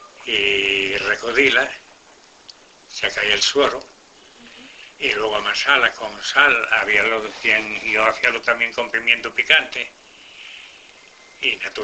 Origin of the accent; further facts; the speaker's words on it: Faedo, Asturias, Spain; Un pueblo que llaman Faedo.